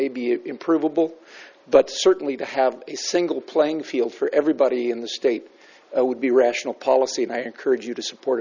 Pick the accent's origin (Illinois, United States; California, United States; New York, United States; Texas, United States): California, United States; Nipomo; I'm from Napomo, and I'm here today to talk to you about 2 topics, briefly.